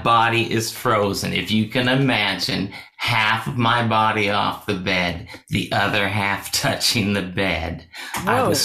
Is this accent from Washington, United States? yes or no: yes; Washington, United States; born there; I was born in Washington State.